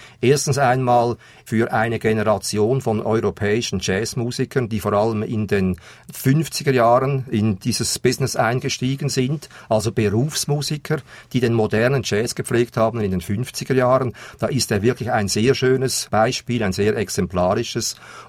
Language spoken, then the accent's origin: German; Aargau, Switzerland; ich habe natürlich als Aargauer sofort geschaut